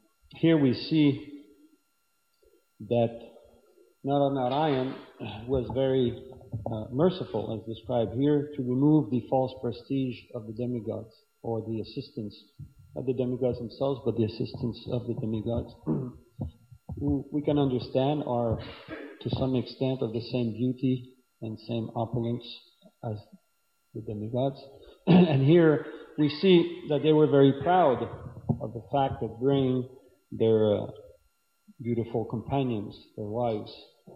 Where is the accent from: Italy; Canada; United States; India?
Canada; I'm from Canada, so in Canada, you see a lot of things made in Canada, we're very proud.